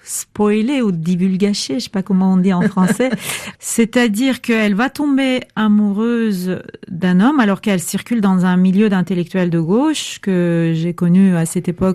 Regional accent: Turkey; c'est vraiment mon pays d'origine que j'aime infiniment, mais c'est vrai que l'ancienne Turquie est en train de mourir.

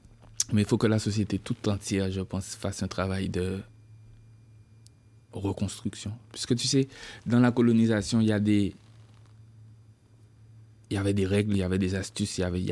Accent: Guadeloupe; moi, je suis de ceux qui disent que je suis un Guadeloupéen à part entière.

